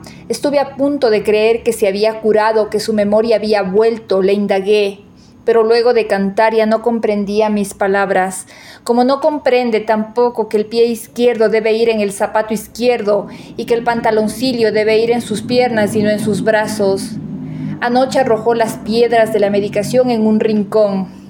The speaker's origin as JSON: {"language": "Spanish", "town": "Quito", "region": "Pichincha", "country": "Ecuador", "said": "soy de Quito."}